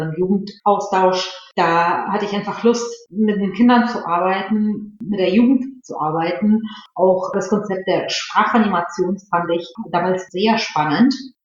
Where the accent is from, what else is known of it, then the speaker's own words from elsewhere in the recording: Russia; first language Russian; German is a second language; komme ich ursprünglich aus Russland und meine Muttersprache ist Russisch, die ich auch wunderbar beherrsche.